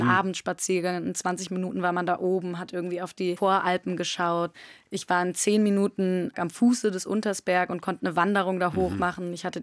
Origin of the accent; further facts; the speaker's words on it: North Rhine-Westphalia, Germany; also born or lived in Salzburg, Austria; Das ist ja was komplett anderes als die Städte bei uns im Ruhrpott